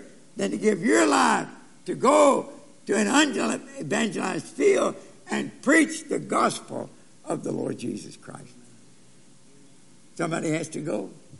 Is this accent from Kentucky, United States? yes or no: yes; Kentucky, United States; moved away as an adult; Just before I left for Japan, I went back to my hometown, Northern Kentucky. Fella that cut my hair when I was a boy.